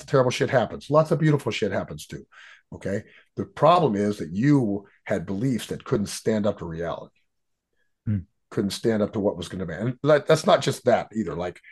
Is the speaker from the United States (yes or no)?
yes; Houston, Texas, United States; I grew up in a peaceful society. I'm from Houston, Texas, right?